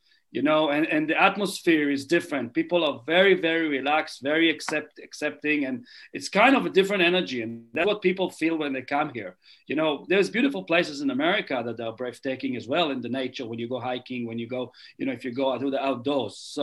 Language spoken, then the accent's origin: English; Israel; English is a second language; moved away as an adult; now in New Zealand; And at some point, they moved to Israel. So I was born and raised in Israel. And in the early 2000s, my girlfriend back then and I went to travel in New Zealand.